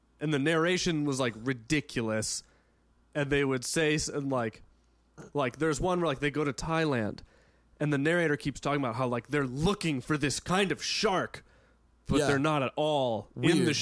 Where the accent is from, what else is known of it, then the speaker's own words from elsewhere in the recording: Ohio, United States; I'm from Ohio.